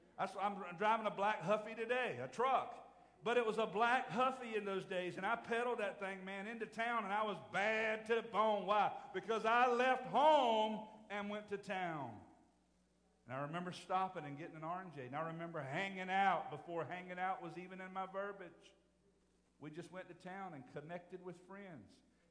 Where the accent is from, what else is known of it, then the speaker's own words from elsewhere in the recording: Hertford, North Carolina, United States; I remember growing up in Hertford, North Carolina.